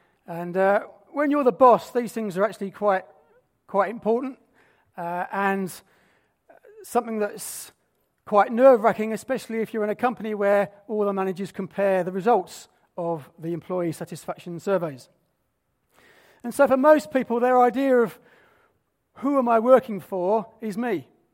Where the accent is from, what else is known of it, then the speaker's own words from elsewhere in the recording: Salford, North West England, United Kingdom; So, as Terry said, we're from Manchester, although technically we're from Salford.